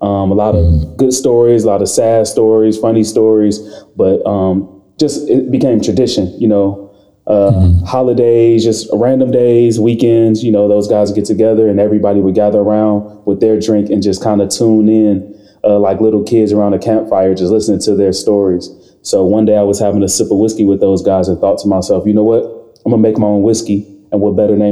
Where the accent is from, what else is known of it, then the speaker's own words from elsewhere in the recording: Chicago, Illinois, United States; Well, I'm a Chicagoan through and through. Proudly represent the city whenever I get a chance.